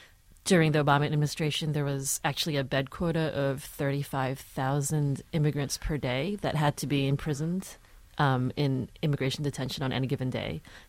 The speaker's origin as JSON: {"language": "English", "region": "New Jersey", "country": "United States", "tie": "born or raised there", "said": "My short stories are a lot about growing up in New Jersey and also a lot about Chinese-American families as well."}